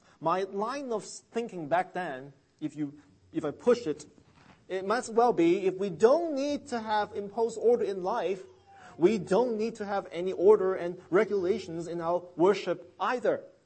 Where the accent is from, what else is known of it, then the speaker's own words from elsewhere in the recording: Hong Kong; Many of you know that I grew up in Hong Kong, and I grew up loving cars and driving.